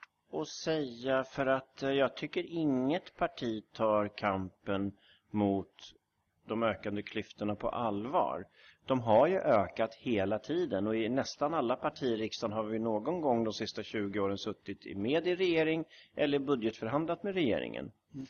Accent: Sweden; born there; man kan säga att jag är född här i Sverige. Jag har bott halva livet utomlands nästan

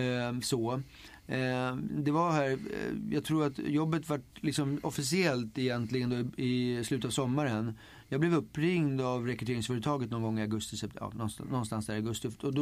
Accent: Huddinge, Stockholm County, Sweden; now in Botkyrka, Sweden; Jag är uppvuxen i Huddinge och bor i Botkyrka. Så jag har rört mig över de här kommunerna, kan man säga. Jag känner till Södertörn väldigt bra. Hela mitt liv då har jag huserat på Södertörn.

